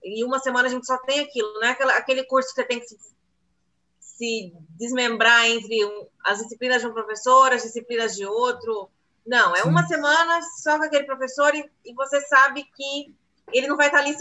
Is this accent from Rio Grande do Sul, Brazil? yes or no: no; São Paulo, Brazil; Eu sou daqui, dei uma passeada pelo Brasil e pelo mundo e voltei para cá.